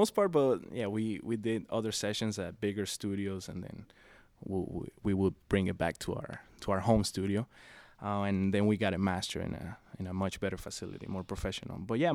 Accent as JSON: {"language": "English", "town": "Caracas", "region": "Capital District", "country": "Venezuela", "tie": "born or raised there", "moved": "as an adult", "lives_now": "Miami, United States", "said": "me personally, I'm from Caracas, Venezuela, and I grew up there for 19 years. So it's a very urban, almost like a rock, a lot of concrete vibe, you know."}